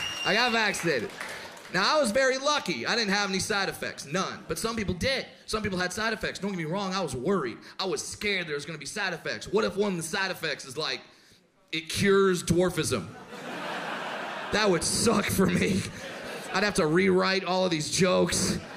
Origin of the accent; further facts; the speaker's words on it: California, United States; I'm from California. Try that there.